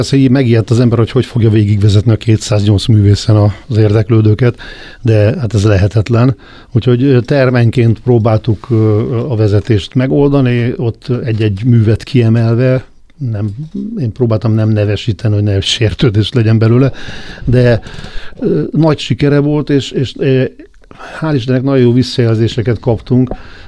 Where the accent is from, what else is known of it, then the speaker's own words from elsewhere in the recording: Budapest, Hungary; a Városligetben nőttem föl